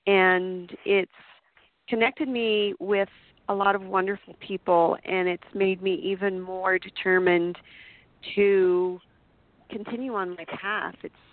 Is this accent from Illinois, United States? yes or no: no; Butte, Montana, United States; also born or lived in California; I grew up here in Butte, Montana, went to California, went to college, went to dental school on the East Coast in Baltimore, came back to California